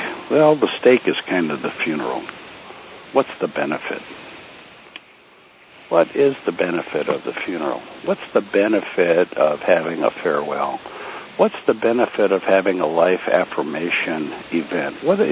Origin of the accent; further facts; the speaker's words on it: California, United States; now in Nevada, United States; I'm from California. Well, I'm from Nevada now.